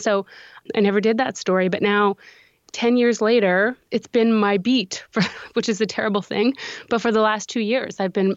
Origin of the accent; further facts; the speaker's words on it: Saskatchewan, Canada; I'm Cree from Saskatchewan.